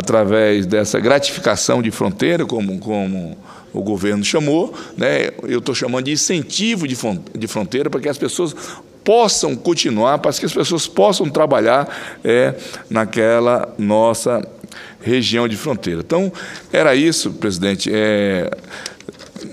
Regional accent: Acre, Brazil; imagine os prefeitos lá do meu estado, do estado do Acre.

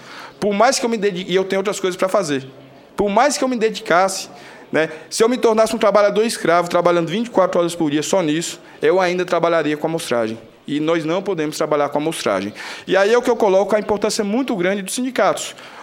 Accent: Brazil; Nós devemos deixar, como brasileiros, de ter alguns complexos.

